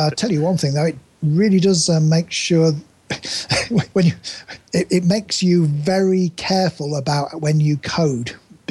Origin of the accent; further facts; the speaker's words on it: Yorkshire and the Humber, United Kingdom; where I grew up in East Yorkshire